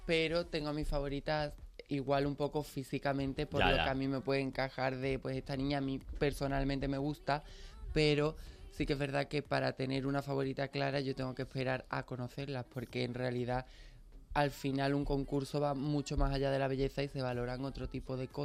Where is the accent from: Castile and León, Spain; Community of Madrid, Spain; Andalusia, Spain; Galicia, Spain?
Andalusia, Spain; Pilas; si yo le digo, soy de Pilas, ¿qué conoces de mi pueblo?